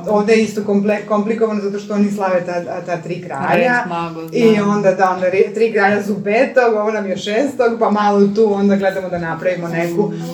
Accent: Serbia; now in Spain; gdje sam se ja ovde kao Srpkinja, ja nikad nisam imala ni jedno minimalno negativno iskustvo od Španaca

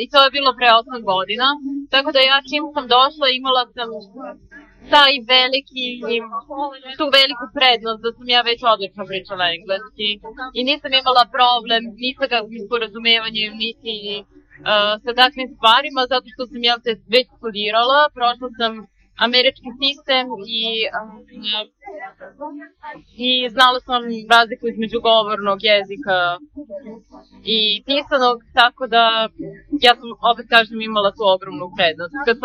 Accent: Kruševac, Central Serbia, Serbia; moved away as an adult; also born or lived in Belgrade; now in United States; Ja sam odrasla u Kruševcu, ali kada sam imala 18 godina, počela sam da studiram FPN u Beogradu, novinarstvo, tako da sam tamo živjela 2 godine. Posle toga sam dobila stipendiju da dođem u Ameriku

